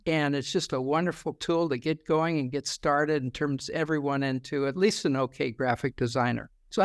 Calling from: Menlo Park, California, United States; Menlo Park, California, on the West Coast here.

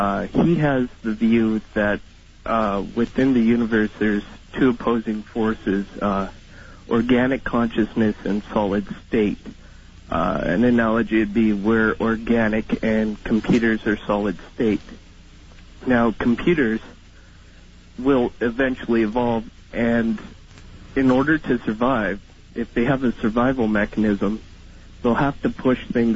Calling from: Winnipeg, Manitoba, Canada; I'm calling in from Winnipeg, Manitoba.

